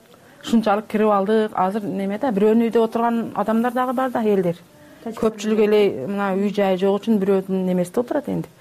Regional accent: Tajikistan; now in Kyrgyzstan; Текшерет, балам кыргыз, мен тажикмин.

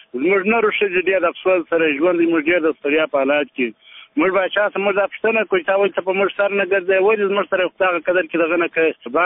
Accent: Sangin, Helmand, Afghanistan; now in Panjwayi, Afghanistan; زه د هلمند سنګین ولسوالۍ یم، دلته دم درالو پنجوایي کې ماژر یم.

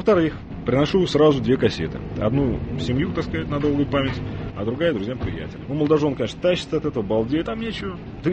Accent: Saransk, Mordovia, Russia; born there; 39 лет. Родился вот в Саранске, закончил наш факультет электронной техники Мордовского университета.

